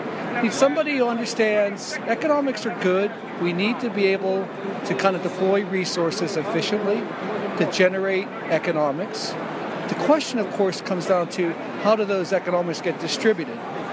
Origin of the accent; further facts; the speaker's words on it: New York, United States; From New York.